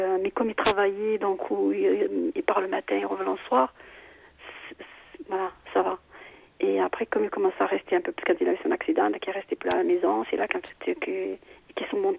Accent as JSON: {"language": "French", "country": "Algeria", "moved": "as an adult", "lives_now": "France", "said": "En fait, moi, je suis arrivée d'Algérie, j'étais jeune, j'avais 20 ans. Donc, ouais. Quand, 19 ans, quand je suis arrivée, ouais."}